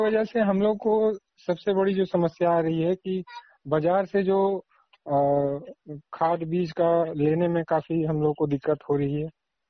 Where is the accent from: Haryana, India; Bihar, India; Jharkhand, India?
Jharkhand, India; Vishnugarh; और बिष्णुगढ़ प्रखंड के गैड़ा पंचायत का रहने वाला हूँ।